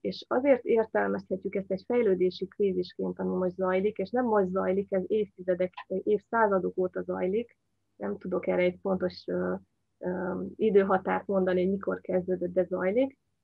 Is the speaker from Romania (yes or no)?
yes; Székely Land, Romania; arra a régióra, ahonnan én származom, Székelyföldre, ahol mai napig létezik a hagyományos gazdálkodás.